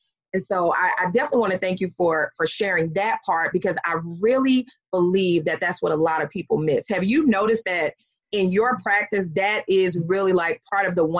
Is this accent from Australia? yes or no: no; the South, United States; I'm from the South, so, you know, buckshots, right?